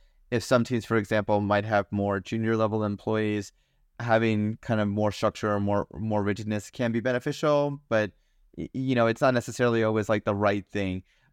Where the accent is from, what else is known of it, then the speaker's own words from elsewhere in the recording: United States; now in Germany; I'm an American, and I only hold American citizenship. I only speak English. And coming into Germany, you know, that's a different environment.